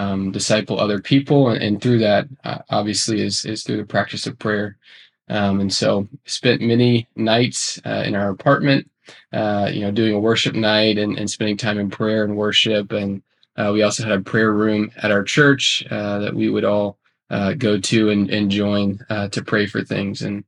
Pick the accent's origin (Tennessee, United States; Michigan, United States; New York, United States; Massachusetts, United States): Tennessee, United States; Nashville; I grew up in Nashville, Tennessee, a part of a Southern Baptist community.